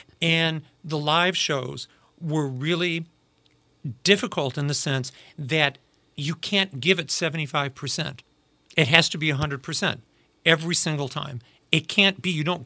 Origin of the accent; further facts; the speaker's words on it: East Chicago, Indiana, United States; But no, I'm born and raised in East Chicago, Indiana.